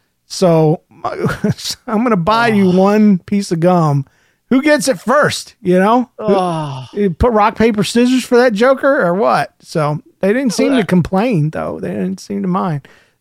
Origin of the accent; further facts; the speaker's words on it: Indiana, United States; Did I tell you, I'm from Indiana, and the bees are bad to the bone, but not to me.